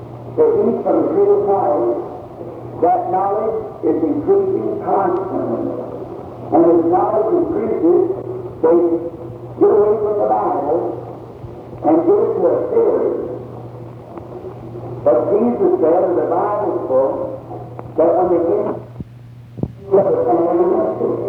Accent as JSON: {"language": "English", "region": "Kentucky", "country": "United States", "tie": "born there", "said": "I was born in Kentucky."}